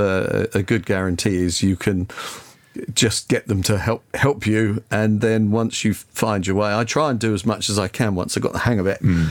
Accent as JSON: {"language": "English", "region": "East of England", "country": "United Kingdom", "said": "I then moved into, got in touch with Hospital Radio Ipswich. So I'm from Suffolk."}